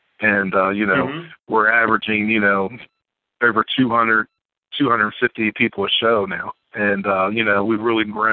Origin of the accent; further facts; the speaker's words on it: Hagerstown, Maryland, United States; now in Falling Waters, United States; Well, actually, I'm from Hagerstown, Maryland.